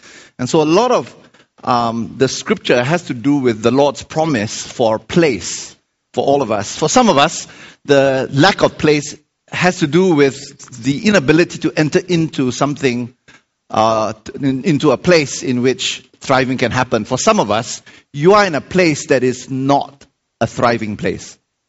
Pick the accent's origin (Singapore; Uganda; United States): Singapore; I'm from Singapore. I was born in Singapore